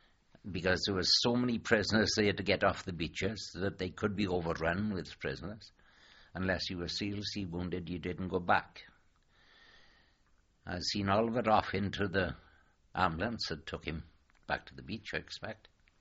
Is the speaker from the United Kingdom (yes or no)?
yes; United Kingdom; I said, for Christ's sake, don't shoot. I said, I'm British.